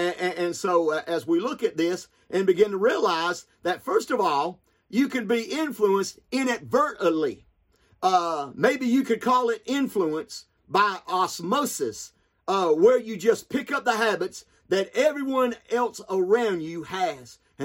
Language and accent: English; the South, United States; Because they know I'm a Southerner. I talk like a Southerner, you know.